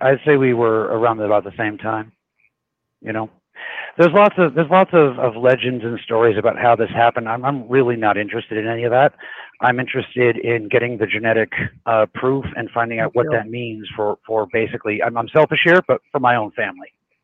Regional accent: Denver, Colorado, United States; born there; I was born in Denver, Colorado, in 1978, sir.

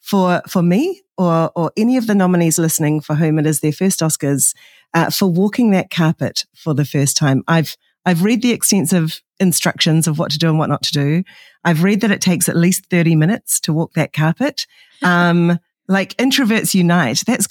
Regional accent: Auckland, New Zealand; an incredible moment for a girl from the suburbs of Auckland, New Zealand, Tamaki Makaurau Aotearoa

